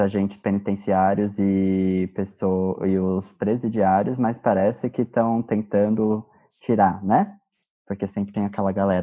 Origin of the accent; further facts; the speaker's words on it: São Paulo, Brazil; nós somos de São Paulo